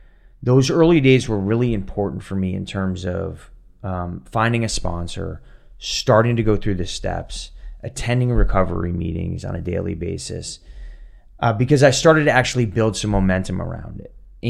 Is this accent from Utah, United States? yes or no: no; Boston, Massachusetts, United States; now in Los Angeles, United States; So I I grew up in the Boston area and a lot of my family was there